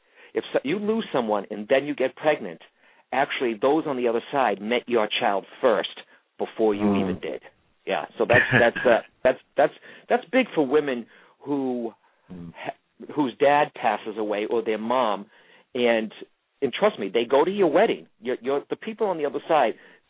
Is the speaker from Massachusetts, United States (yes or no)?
yes; Boston, Massachusetts, United States; But, you know, I am an Irish-Italian Catholic raised in Massachusetts, okay, Boston.